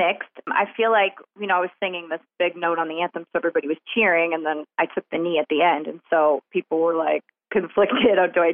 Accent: the South, United States; Well, I grew up in the South, so I was around it a lot, you know, the racism thing and hearing, you know, the N-word every day of my life.

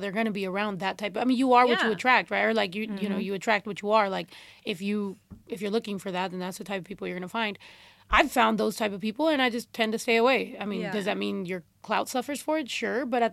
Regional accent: Mexico; now in United States; We grew up in Mexico

